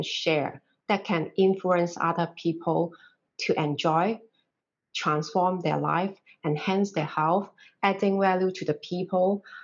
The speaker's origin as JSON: {"language": "English", "country": "Hong Kong", "first_language": "Cantonese", "second_language": "English", "said": "I was kind of stuck just staying in Hong Kong, and during this period, we can't do anything. And my native language is Cantonese"}